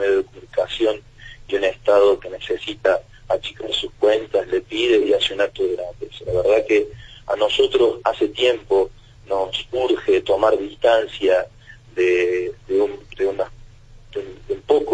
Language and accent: Spanish; Córdoba, Argentina; yo soy cordobés, tal vez la mía es una visión muy a la distancia de lo que pasa en Rosario